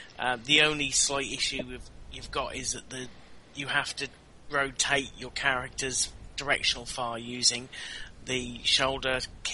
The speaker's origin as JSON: {"language": "English", "country": "United Kingdom", "said": "Scheduled, yes. I'm British."}